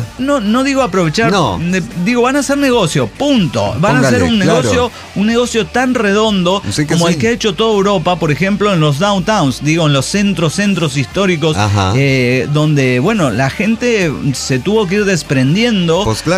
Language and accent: Spanish; Ecuador; Yo soy ecuatoriano.